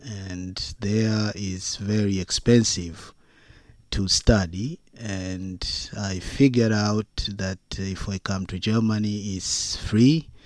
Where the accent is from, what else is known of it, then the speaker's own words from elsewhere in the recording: Tanzania; English is a second language; moved away as an adult; also born or lived in Russia; now in United States; I am originally from Tanzania, and that's my motherland, and most of my family is still there. But also, I left there in 2000. Then I went to Russia for studies.